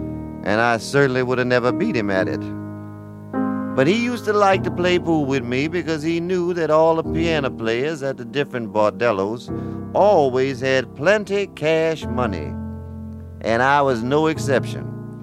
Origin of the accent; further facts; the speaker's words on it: New Orleans, Louisiana, United States; From a child, I heard the real bottom-line traditional New Orleans music, the brass bands in the streets for funerals, and then we had the party bands for christenings and birthday parties